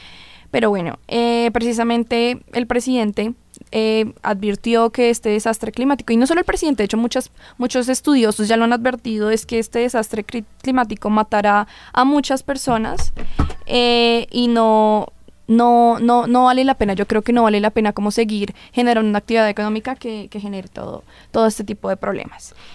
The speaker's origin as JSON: {"language": "Spanish", "country": "Colombia", "said": "e incluso nosotros mismos como colombianos"}